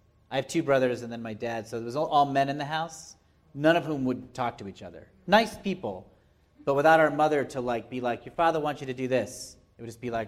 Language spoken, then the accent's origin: English; New England, United States; I'm from New England, and my family, I think like maybe a lot of families are like this, they don't talk about anything.